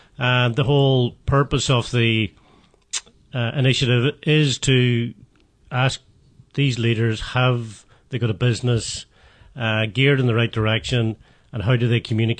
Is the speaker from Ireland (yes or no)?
yes; Ulster, Ireland; I'm originally from Donegal, as you know, and you know, we're sitting in the CoLab offices here in Letterkenny, and I went to St. Eunan's about 10 years behind you, Kieran.